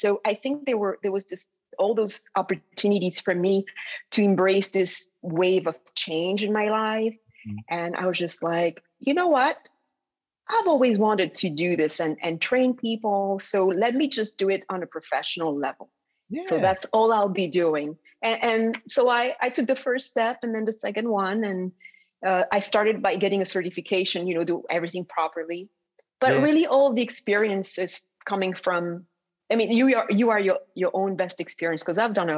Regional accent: DR Congo; also born or lived in Belgium / Burundi; The Congo. I was born in the Congo. My mom is from Congo. Dad is from Belgium. So in between those two countries, but most of my teen years, we were in Burundi next to the Congo, which were the most beautiful years of my life.

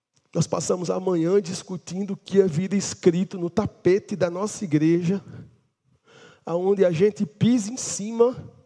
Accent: Natal, Rio Grande do Norte, Brazil; now in São Paulo, Brazil; Eu vim de Natal para São Paulo, né?

